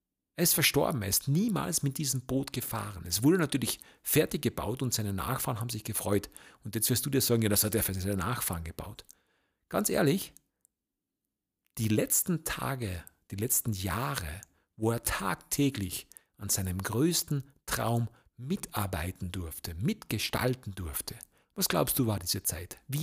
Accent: southern Austria, Austria; da gibt es bei uns im Süden in Österreich eine Tradition

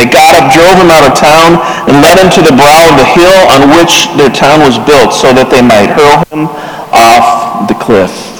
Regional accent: Minnesota, United States; Somebody just this week said I was from Wisconsin, and I was like, no, shut your mouth. I'm from Minnesota. It's very different.

